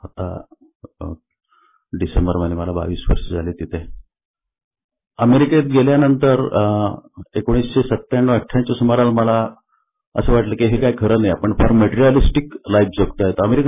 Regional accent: Pune, Maharashtra, India; moved away as an adult; now in New Jersey, United States; पुण्यामध्ये मी 9वीत असताना आलो. माझ्या वडील एसटीमध्ये होते आणि त्यांच्या बदल्या खूप व्हायच्या, त्यामुळे माझं लहानपण छोट्या गावांमध्ये गेलं, विलेजेसमध्ये म्हणा किंवा तालुका प्लेसेसमध्ये.

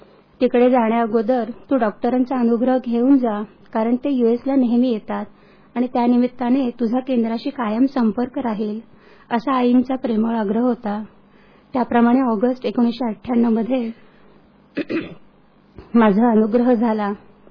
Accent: Nashik, Maharashtra, India; मी मूळची नाशिकची, तीर्थक्षेत्र असलेल्या गावातून आल्याने साहजिकच घरातले वातावरण अतिशय धार्मिक होते.

